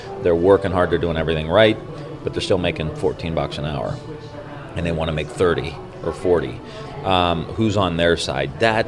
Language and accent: English; Youngstown, Ohio, United States; I'm not from Silicon Valley. I'm not from New York City. I'm not from Boston. I'm from Youngstown, Ohio.